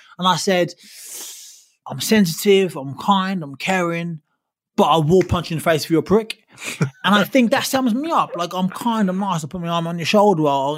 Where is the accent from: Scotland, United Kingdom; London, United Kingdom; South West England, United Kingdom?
London, United Kingdom; Listen, London is my hometown.